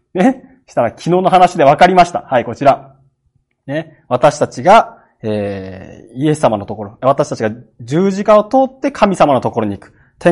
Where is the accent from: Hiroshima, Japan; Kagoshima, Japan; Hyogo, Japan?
Kagoshima, Japan; born there; 鹿児島県で生まれたのはいいんです。